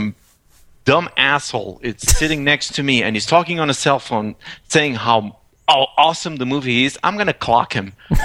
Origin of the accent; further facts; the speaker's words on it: Portugal; also born or lived in Paris, France; I was not in Portugal because I was born in France, in Paris. My parents, my mom and dad, they were immigrants there. Mm-hmm. So we actually moved from France to Portugal because of the end of the dictatorship and the beginning of democracy in Portugal.